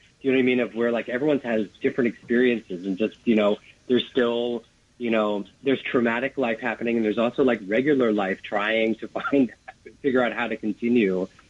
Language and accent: English; Queens, New York, United States; my experience growing up in Queens is, you know, everyone lives in Queens. You know, it's like such an extremely diverse place in every sense of the word.